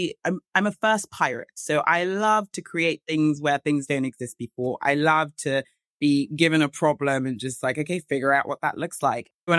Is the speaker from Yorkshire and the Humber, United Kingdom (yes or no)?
no; London, United Kingdom; So I'll start by saying I am a Nigerian, a British Nigerian, London born and raised.